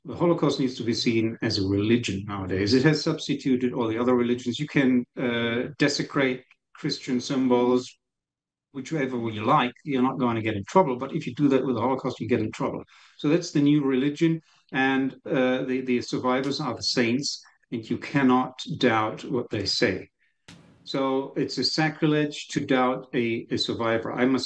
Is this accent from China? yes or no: no; Germany; accent: German; English is a second language; in my case, back then, 20 years ago, I had still a somewhat stronger German accent. They asked me where I am from. I was from Germany, and I told them.